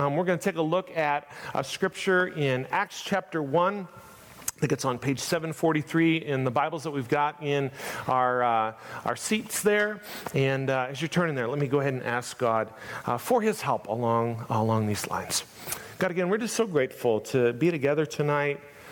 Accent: Iowa, United States; I grew up in Northwest Iowa, and from very early age, my family was a church-going family, small-town Lutheran church

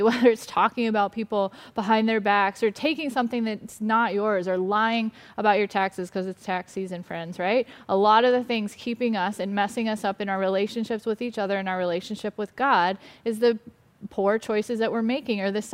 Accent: Ohio, United States; And so for me, I grew up in Ohio, and I shared a little bit of my high school story.

